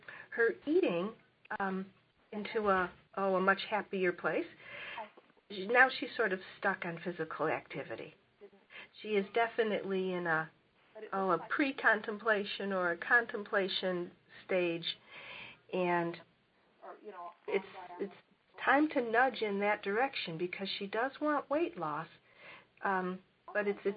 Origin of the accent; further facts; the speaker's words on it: California, United States; I'm from Southern California, and I work with college students.